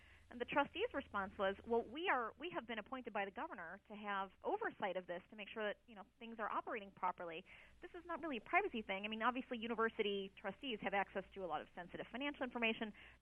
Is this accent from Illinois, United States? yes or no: yes; Deerfield, Illinois, United States; I grew up in Deerfield, so just south of the border in Lake County, Illinois